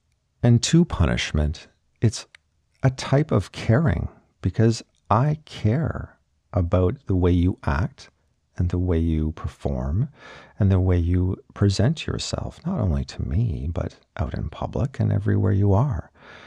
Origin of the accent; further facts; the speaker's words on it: Canada; By saying please is not only polite because I'm Canadian